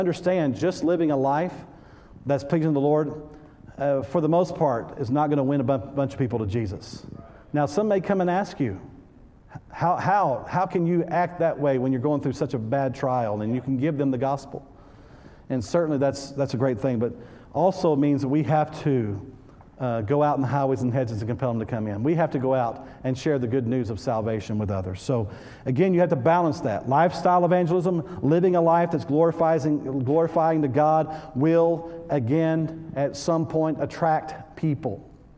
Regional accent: Texas, United States; Yeah, I'm from Texas. We say yes, ma'am.

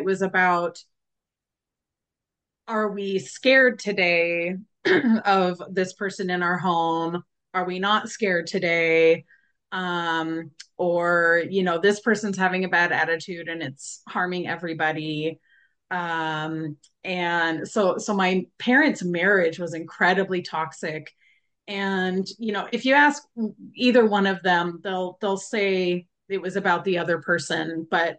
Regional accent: Washington, United States; I'm from Washington State.

